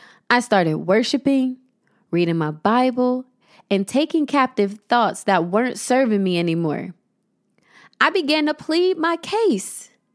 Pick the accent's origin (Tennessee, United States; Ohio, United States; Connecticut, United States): Ohio, United States; I was on the plane to my hometown, Ohio